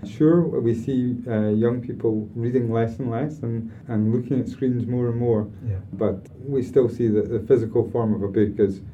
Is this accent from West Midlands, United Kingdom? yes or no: no; Scotland, United Kingdom; I'm Scottish and, you know, J.K. Rowling began writing in Edinburgh and so on.